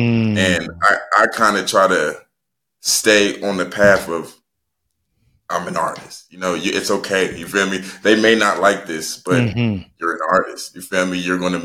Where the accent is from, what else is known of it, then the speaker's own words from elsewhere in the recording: Columbus, Ohio, United States; I'm from Columbus, Ohio, 29 years old.